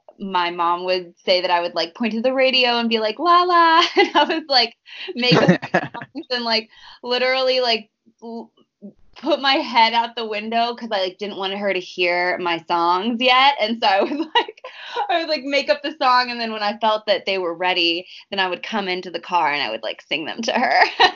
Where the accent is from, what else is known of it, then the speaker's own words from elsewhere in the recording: San Diego, California, United States; also born or lived in Upland; I was born in Upland, California, which is like near Santa Barbara area. And then my mom was like a single working mom, so we kind of bounced around a lot in throughout San Diego.